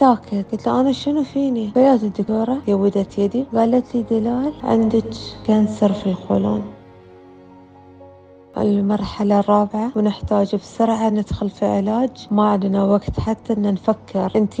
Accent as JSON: {"language": "Arabic", "town": "Manama", "region": "Capital Governorate", "country": "Bahrain", "tie": "born there", "said": "من دولة البحرين، من المنامة مسقط رأسي"}